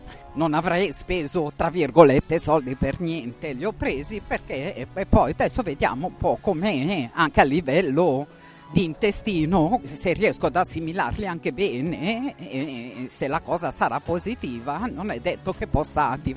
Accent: Masate, Lombardy, Italy; Io sono di Masate, comunque sì, vicino a Monza.

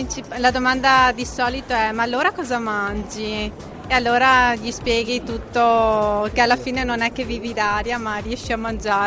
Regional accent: Mira, Veneto, Italy; Di Mira. In provincia di Venezia.

